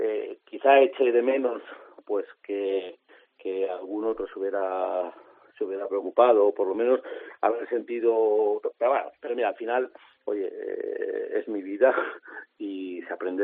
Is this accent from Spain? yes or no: yes; Spain; Por desgracia, no soy el único español que los ha tenido, que los tiene.